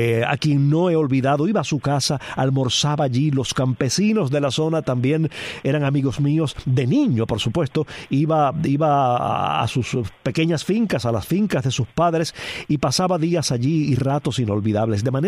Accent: Palma Soriano, Santiago de Cuba, Cuba; Nací en Santiago de Cuba, de Chiripa, pero toda mi niñez transcurrió en Palma Soriano

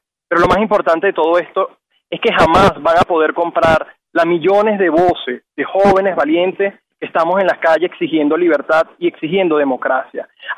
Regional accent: Venezuela; Yo, como estudiante venezolano, como joven luchador, como un ciudadano más de este país

